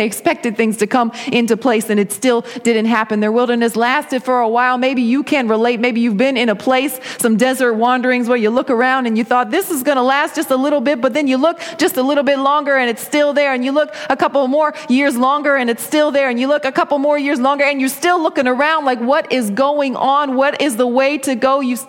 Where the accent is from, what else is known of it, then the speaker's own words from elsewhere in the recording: Georgia, United States; Now, y'all, I'm from Georgia. If there's sidewalks in it, it's not woods.